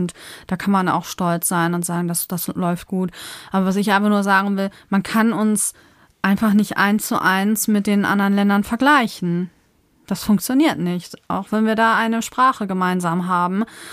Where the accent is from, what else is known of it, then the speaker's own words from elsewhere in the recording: Germany; Und trotzdem muss man ja sagen, sind wir Deutsche ja nicht wie die Österreicher oder die Österreicher wie die Deutschen zu 100%